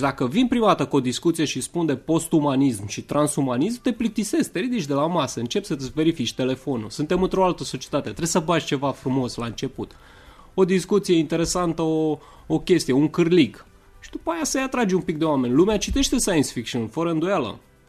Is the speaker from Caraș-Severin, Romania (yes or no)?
no; Brașov, Brașov County, Romania; now in Bucharest, Romania; Eu am copilărit la Brașov.